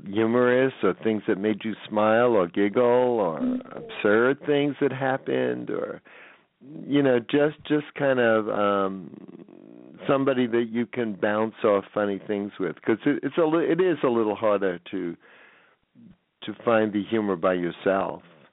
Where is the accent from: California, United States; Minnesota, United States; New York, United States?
New York, United States; I grew up in New York, so I used to see Broadway shows all the time, so I make up my own lyrics to Broadway music